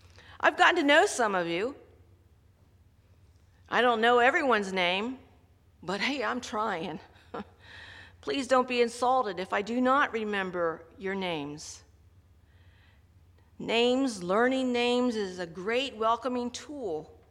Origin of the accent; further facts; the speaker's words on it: Lititz, Pennsylvania, United States; My hometown is Lititz. I grew up in Lititz Church of the Brethren, you know?